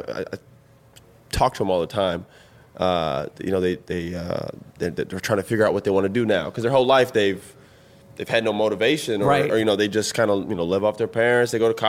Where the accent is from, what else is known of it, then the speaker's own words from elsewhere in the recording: Florida, United States; I'm from Florida. I really know nothing about the rivalry.